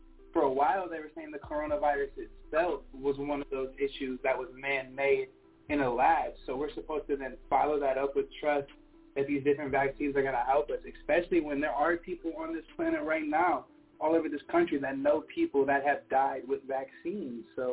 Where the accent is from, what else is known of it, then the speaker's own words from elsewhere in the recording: Toledo, Ohio, United States; I'm from Toledo, Ohio.